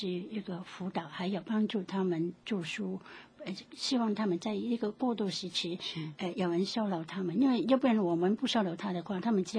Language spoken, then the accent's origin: Chinese; Guangdong, China; accent: Cantonese-accented Mandarin; 对，我真是广东国语。